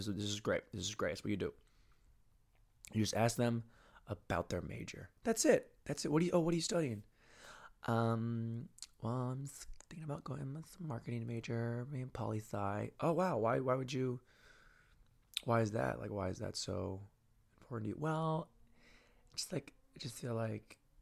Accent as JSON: {"language": "English", "town": "Santa Monica", "region": "California", "country": "United States", "said": "We'll tell them we're Dutch, even though we're from Santa Monica."}